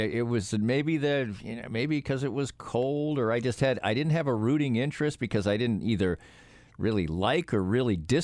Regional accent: Boston, Massachusetts, United States; Because where I grew up in Boston, there was a fine Catholic institution there

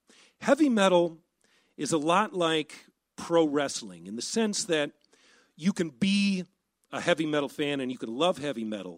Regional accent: Midwest, United States; now in Baltimore, United States; I am from the Midwest, not originally from Baltimore. And when you grow up in the Midwest in the 80s

